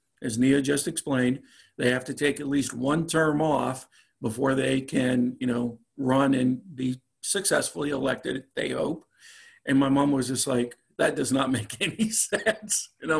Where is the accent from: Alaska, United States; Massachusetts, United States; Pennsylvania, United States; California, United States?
Pennsylvania, United States; now in Virginia, United States; my home state is Pennsylvania